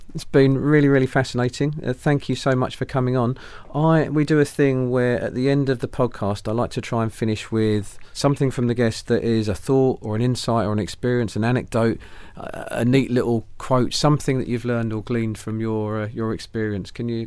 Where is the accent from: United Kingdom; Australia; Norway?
United Kingdom; I think that sort of strikes me as quite a British thing. I think as a people, we're lovers of Carry On movies and Benny Hill on one hand